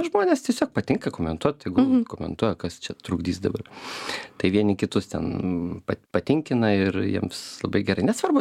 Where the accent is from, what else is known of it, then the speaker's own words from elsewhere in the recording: Suvalkija, Lithuania; Suvalkietis ir filologas, aš teisiklingai viską stengiuosi daryti ir teisingai rašyti ir kirčiuoti.